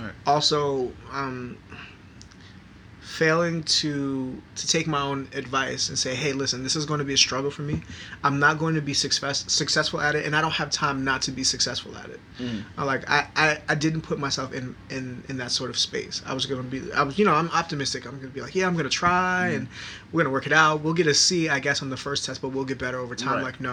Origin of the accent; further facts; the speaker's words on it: New York, United States; I'm born and raised in New York, and I've lived in New York all of my life.